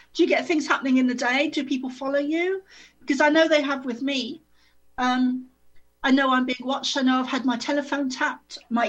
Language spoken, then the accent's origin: English; South Africa; born there; I started off as a child. I was born in South Africa